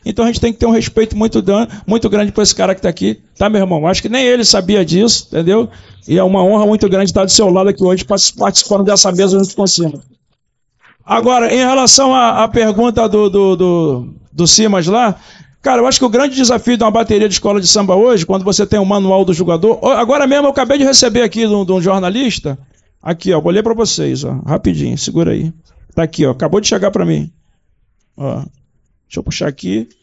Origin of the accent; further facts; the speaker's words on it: Rio de Janeiro, Brazil; Sou cria do Morro do Borel aqui perto, então sou tijucano, como a maioria deve estar aqui também.